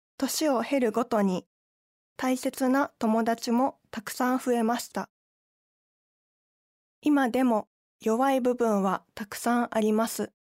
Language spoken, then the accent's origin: Japanese; Kobe, Hyogo, Japan; also born or lived in Kanto / Akashi; 小学校1年生までは関東に住んでおり、2年生の時に兵庫県の明石市に、4年生になると神戸市に引っ越しました。